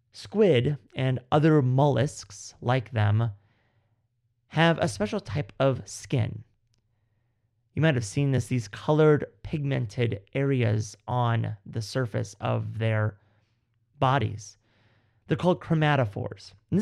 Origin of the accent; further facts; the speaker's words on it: Missouri, United States; We've born and raised in Missouri, right? We grew up. We are a product of the upbringing of our families that are pretty much set up residence in Missouri for their entire lives.